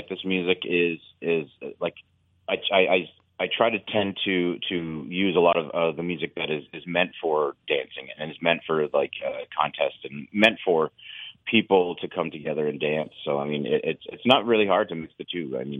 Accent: Fort Erie, Ontario, Canada; I grew up in Fort Erie, which is like an hour and a half away off reserve.

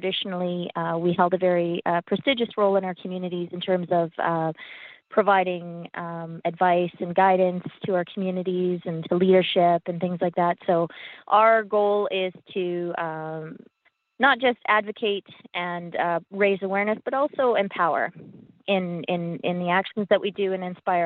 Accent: British Columbia, Canada; I'm from the House of Nicodane, Frog Clan, Gitsen Nation.

